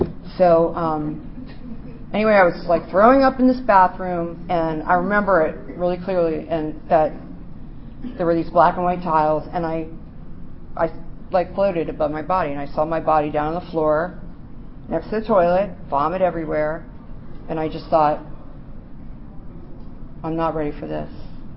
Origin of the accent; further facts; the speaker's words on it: Maryland, United States; I grew up in Montgomery County, and so I went to school for, and these kids had fucking money. Some of them came to school in limos. Some of them were diplomats' kids.